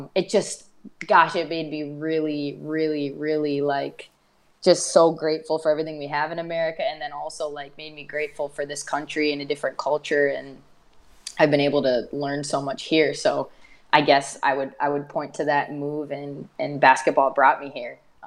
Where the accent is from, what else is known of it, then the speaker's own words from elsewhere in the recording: Minnesota, United States; okay, granted, we're all from Minnesota, but man, we come from completely different families, different backgrounds